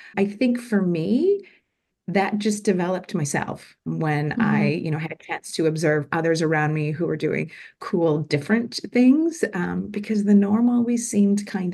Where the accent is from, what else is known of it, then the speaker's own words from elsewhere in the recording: British Columbia, Canada; But I started, I grew up on the West Coast of Canada, and not a lot of people move from the West to the East. You know, it's a bit of it's idyllic on Vancouver Island. But I was raised on a farm.